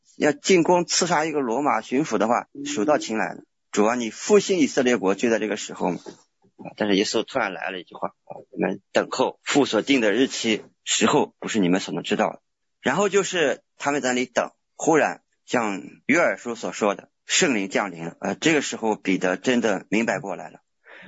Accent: China; 像我们中国人有一个观念，就是活着死了要当老大啊

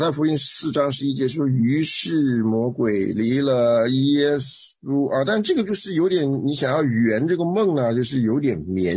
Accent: China; 因为我们中国人的习惯呢是很喜欢在一些小事上较真啊。

